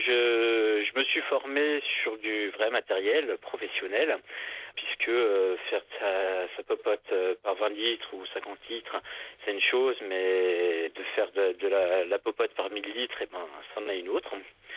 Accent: Grand Est, France; now in Drôme, France; Je suis alsacien, ce qui est totalement pas allemand. Mais j'ai grandi dans un milieu culturel où on buvait de la bière assez facilement.

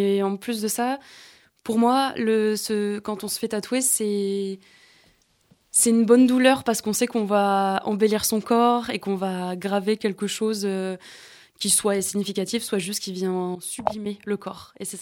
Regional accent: Meaux, Île-de-France, France; là d'où je viens, donc dans le 77, à Meaux.

